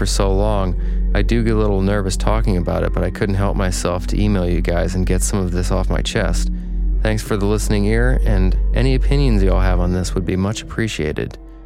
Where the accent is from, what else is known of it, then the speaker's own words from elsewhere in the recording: the South, United States; so if y'all can't tell by now, I'm from the South.